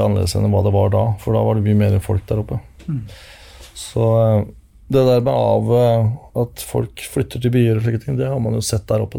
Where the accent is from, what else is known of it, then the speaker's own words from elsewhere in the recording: Finnskogen, Innlandet, Norway; jeg vokste opp på Finnskogen. Jeg var 2 år gammel når vi flyttet opp til Finnskogen